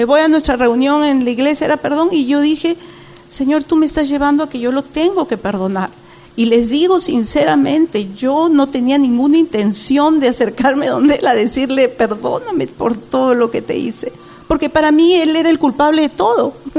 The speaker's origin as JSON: {"language": "Spanish", "country": "Peru", "said": "Y así fue que llego al Perú y entonces comienzo una nueva etapa en mi vida, en mi país."}